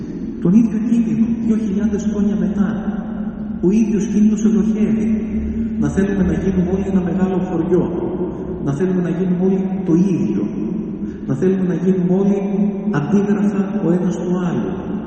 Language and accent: Greek; Greece; Είμαι Έλληνας. Το χαίρομαι. Έχω μια ιστορία που κουβαλάω.